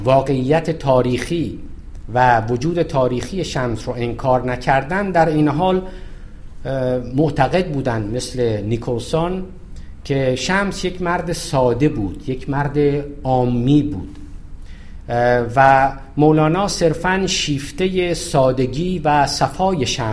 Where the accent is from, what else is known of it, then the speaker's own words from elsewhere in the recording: Shiraz, Fars, Iran; من هم اهل شیرازم